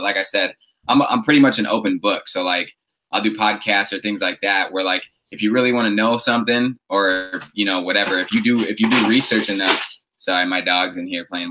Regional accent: Wisconsin, United States; I grew up in Wisconsin and he was out here.

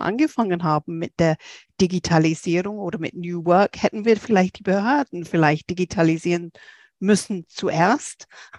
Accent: England, United Kingdom; German is a second language; Ich komme als Engländerin kurz dazwischen

